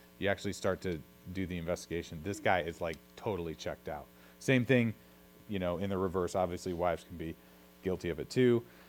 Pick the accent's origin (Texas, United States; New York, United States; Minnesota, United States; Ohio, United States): Ohio, United States; Cleveland; Okay, I'm from Cleveland, and that is a fantasy